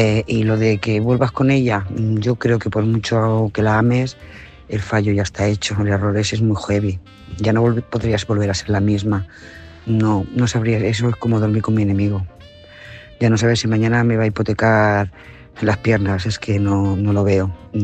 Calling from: Lloret de Mar, Catalonia, Spain; corresponsal de Lloret de Mar.

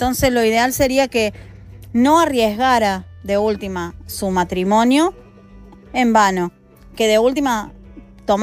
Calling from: Argentina; desde Argentina

